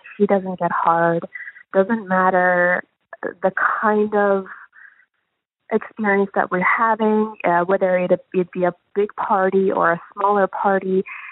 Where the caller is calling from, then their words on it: Toronto, Ontario, Canada; I'm calling from Toronto